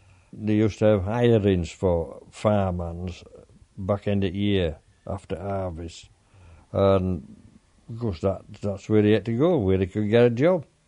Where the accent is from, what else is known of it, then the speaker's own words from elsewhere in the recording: East Midlands, United Kingdom; also born or lived in Yorkshire and the Humber; I grew up in Lincolnshire, and out Selby, and other side of Wetherby. We came back from there to home farm at Alton